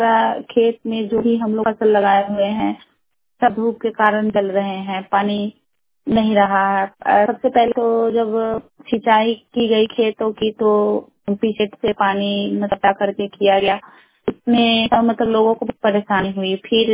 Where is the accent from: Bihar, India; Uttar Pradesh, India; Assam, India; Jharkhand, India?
Bihar, India; फुलवरिया बंगाली टोला से बोल रही हूँ। पानी के लिए बहुत ही समस्या होती है क्योंकि खेती हम लोग मतलब बिहार से बिलोंग करते हैं